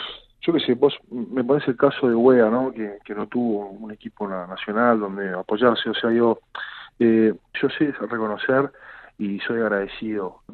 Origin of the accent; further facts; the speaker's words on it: Uruguay; now in France; O sea, yo soy uruguayo, pero me considero como un francés más también.